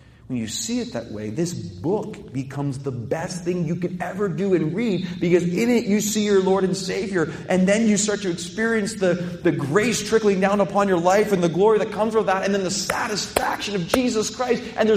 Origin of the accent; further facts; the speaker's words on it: Canada; I'm Canadian. Thankful for Canada.